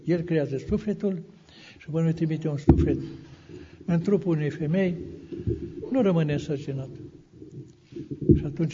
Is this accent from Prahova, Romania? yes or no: no; Bihor County, Romania; Sunt dintr-un sat oricare, din Bihor, în apropiere de munții Codrului. În satul meu natal, cu 500 de case